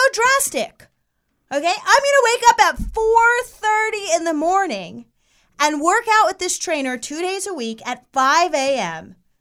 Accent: New York, United States; I'm from New York. I'm very direct.

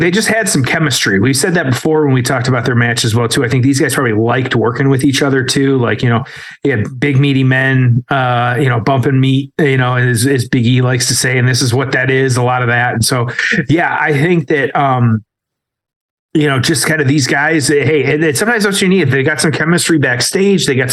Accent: Detroit, Michigan, United States; in my hometown of Detroit

